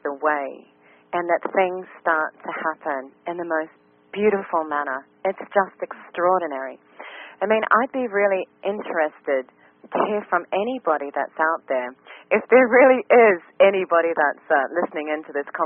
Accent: New Zealand; I'm from New Zealand.

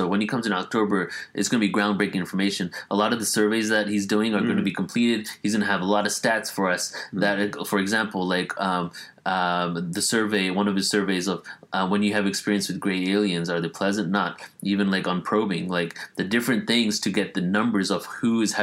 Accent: England, United Kingdom; because I was raised in England

